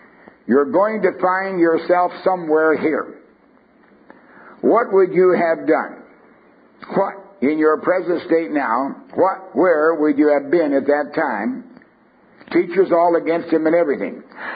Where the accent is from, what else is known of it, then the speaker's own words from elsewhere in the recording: Canada; I was brought up in Canada on like a semi-farm. It was like in the town limits, but we had acreage.